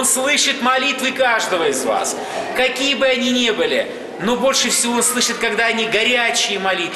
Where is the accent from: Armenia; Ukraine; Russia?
Ukraine; Sumy Oblast; я приехал с Украины, с Сумской области, Роменской епархии.